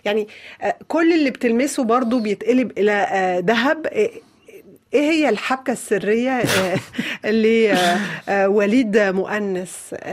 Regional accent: Lebanon; born there; مش بس عشان أنا مولودة في لبنان وبحس إنه البلد ده بلدي في نفس الوقت

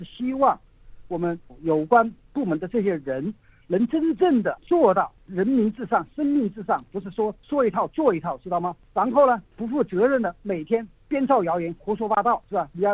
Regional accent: China; 我感到作为一个中国人

